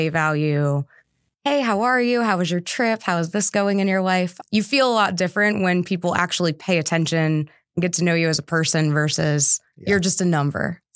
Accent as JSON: {"language": "English", "region": "Maryland", "country": "United States", "tie": "born or raised there", "also_born_or_lived": "Delaware", "said": "I actually grew up in Maryland, but a lot of my adult life and entrepreneur life was had in Delaware."}